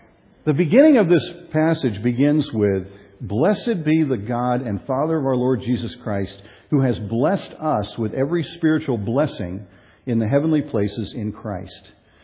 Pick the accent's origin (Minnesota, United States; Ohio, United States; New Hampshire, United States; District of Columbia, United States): District of Columbia, United States; I grew up in the Washington, D.C. area